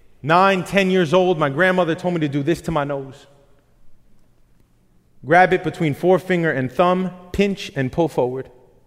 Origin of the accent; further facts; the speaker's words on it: Queens, New York, United States; I legit thought I was Spider-Man until I was like 10 years old, mainly because we're both nerds from Queens.